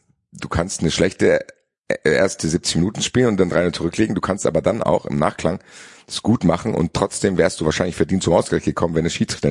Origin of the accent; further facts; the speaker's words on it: Cologne, North Rhine-Westphalia, Germany; wer mich als Kölner am meisten aufgeregt hätte